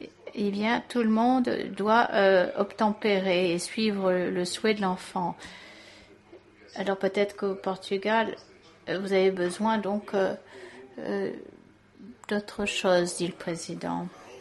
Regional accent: Austria; French is a second language; puisque je viens d'Autriche

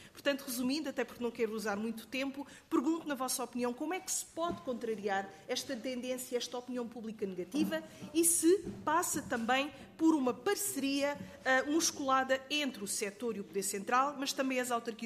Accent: Setúbal, Portugal; Eu sou uma pessoa da caça, sou de uma região onde a caça ainda tem força, sou do distrito de Setúbal, do sul do distrito

